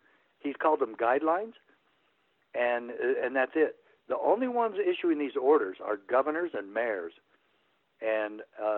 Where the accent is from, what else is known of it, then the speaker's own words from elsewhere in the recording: United States; I'm an American. I want to breathe free.